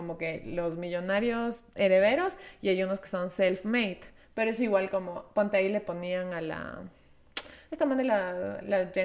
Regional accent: Ecuador; primero todos los ecuatorianos tenemos nuestro barquito y nuestro terreno, todo, el ecuatoriano más humilde

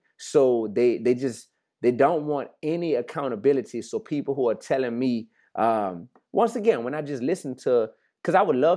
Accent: Louisiana, United States; I'm from Louisiana.

